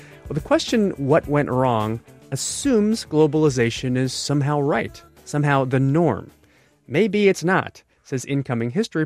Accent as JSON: {"language": "English", "country": "Hong Kong", "tie": "born or raised there", "also_born_or_lived": "Taiwan", "said": "See, I grew up mostly overseas in Hong Kong and Taiwan. These are islands"}